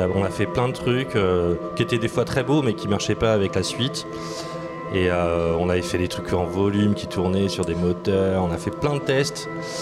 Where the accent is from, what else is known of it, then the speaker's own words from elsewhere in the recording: Tours, Centre-Val de Loire, France; nous, on est tous de Tours. Du coup, on est quand même content de jouer à la maison un peu.